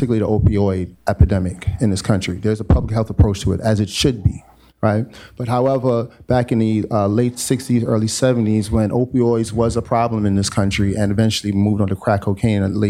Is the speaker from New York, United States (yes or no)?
yes; Brooklyn, New York, United States; So I'm from Brooklyn. I currently live in Bed-Stuy.